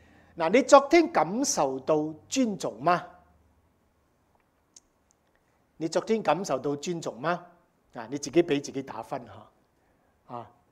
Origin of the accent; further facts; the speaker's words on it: United States; 我哋美國人係咪快樂嘅國家啊？